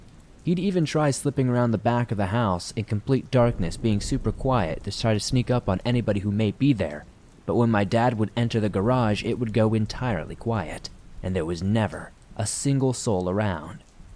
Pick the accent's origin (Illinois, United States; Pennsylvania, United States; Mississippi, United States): Mississippi, United States; I'm from North Mississippi.